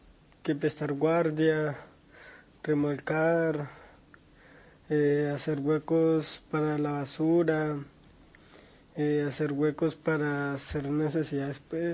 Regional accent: Florencia, Caquetá, Colombia; now in Medellín, Colombia; Yo actualmente vivo en Medellín, pero soy de Florencia.

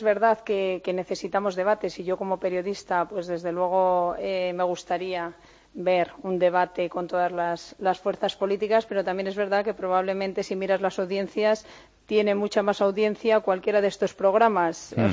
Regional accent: Spain; como española

